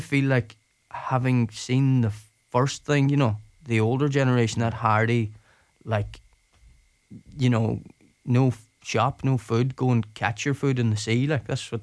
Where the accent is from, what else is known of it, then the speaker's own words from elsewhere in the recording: Ulster, Ireland; growing up in Donegal for me was, like, I grew up in Dewey, like, I was surrounded by, like, the older generation. Most of my neighbours were in their 70s and 80s.